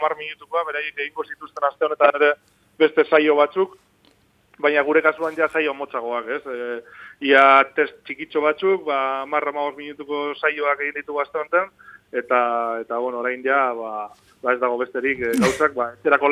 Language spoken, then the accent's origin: Basque; Bilbao, Basque Country, Spain; ni adibidez bilbotarra naiz, eta aizkolari bilbotar bat, unibertsitate ikasketak dituenak